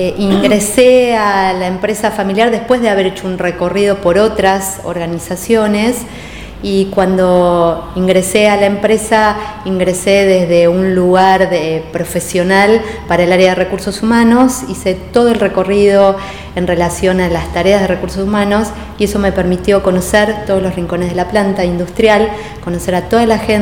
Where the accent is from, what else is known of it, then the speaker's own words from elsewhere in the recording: La Plata, Buenos Aires Province, Argentina; Bueno, yo soy platense, tuve la suerte de nacer en esta hermosa ciudad universitaria